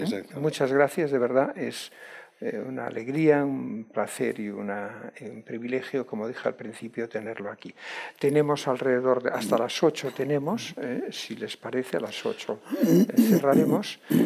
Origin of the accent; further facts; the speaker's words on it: Vigo, Galicia, Spain; aunque tengo cerca de mi ciudad natal y en la que resido muchos días del año, que es Vigo